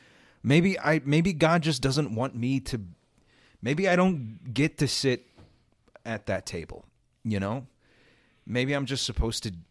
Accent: Texas, United States; So I said, "I'm from Texas." And, you know, people kind of chuckle. They're like, "Can you do a Texan accent?" I can do a Texan accent.

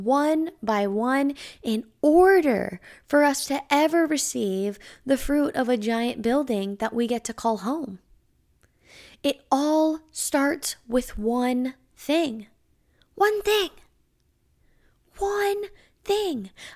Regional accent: California, United States; I grew up in California, and specifically the East Bay, and where I'm from, surprisingly enough, you may not imagine this, but we have a ton of fields that surround my hometown.

